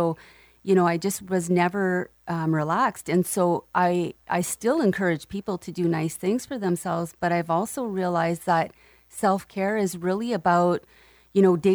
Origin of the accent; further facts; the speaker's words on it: Sturgeon Falls, Ontario, Canada; also born or lived in Ottawa, Canada / Sudbury, Canada; Yeah, I was born here and stayed in Sturgeon, grew up here, went away for some schooling in Ottawa and Sudbury, and then I came right back and raised my family.